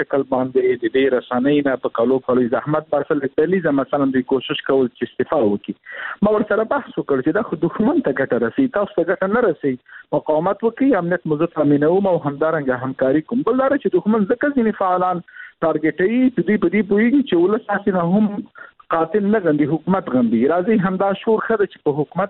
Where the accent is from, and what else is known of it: Afghanistan; born or raised there